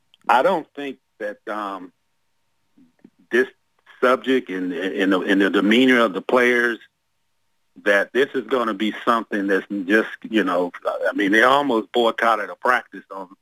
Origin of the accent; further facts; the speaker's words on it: Jacksonville, Florida, United States; I'm a black man, and I'm born and raised in Jacksonville.